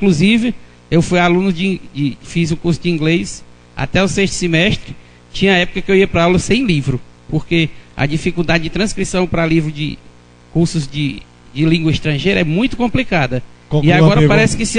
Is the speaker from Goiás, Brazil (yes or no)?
yes; Goiânia, Goiás, Brazil; sou daqui de Goiânia mesmo.